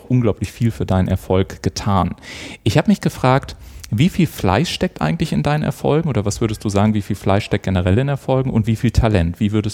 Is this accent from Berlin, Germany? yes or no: no; Garmisch-Partenkirchen, Bavaria, Germany; Ich bin auch aus Garmisch-Partenkirchen.